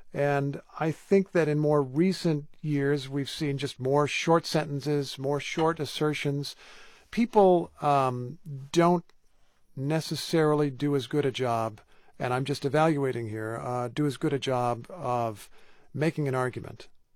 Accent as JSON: {"language": "English", "town": "Carmel", "region": "Indiana", "country": "United States", "tie": "born or raised there", "said": "Oh, well, it was a fantastic place to grow up where I learned so much."}